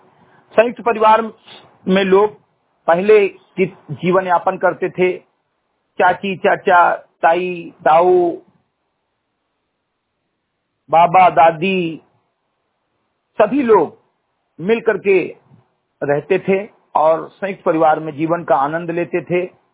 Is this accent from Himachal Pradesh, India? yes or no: no; Uttar Pradesh, India; ग्राम post चंद्री घटही विकास खंड मेनपुरवा जनपद बहराइच का मूल निवासी हूं